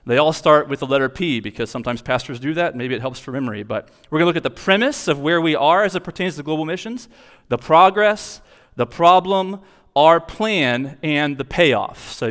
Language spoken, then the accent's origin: English; Florida, United States; listen, dude, we're from South Florida, right? We're still adjusting.